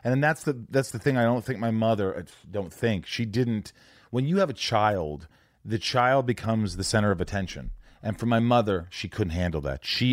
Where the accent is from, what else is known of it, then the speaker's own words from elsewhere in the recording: Midwest, United States; But, you know, I grew up in the Midwest, which I'm thankful for